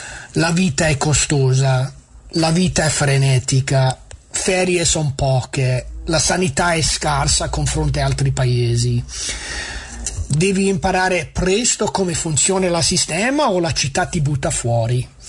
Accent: New York, United States; nato e cresciuto a New York, figlio di emigranti nonesi.

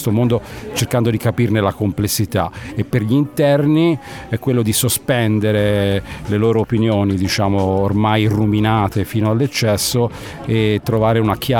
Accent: Livorno, Tuscany, Italy; moved away as an adult; io sono originario della Toscana, di Livorno, però abito qui da 30 anni

